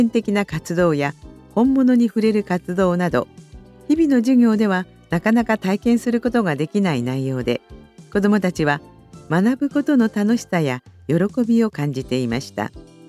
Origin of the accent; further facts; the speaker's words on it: Shinjuku, Tokyo, Japan; 新宿区中落合で生まれ育ち、落合第一小学校、落合中学校の卒業生です。